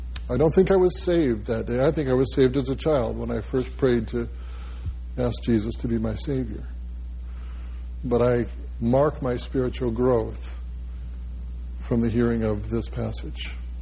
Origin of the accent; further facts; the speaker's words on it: New England, United States; I'm a preacher's kid. I grew up in New England.